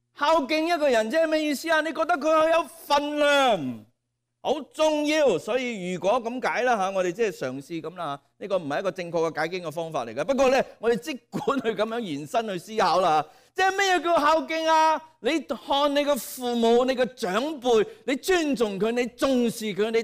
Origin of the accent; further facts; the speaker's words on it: Guangdong, China; 即我哋广东人话斋，你当佢冇道咯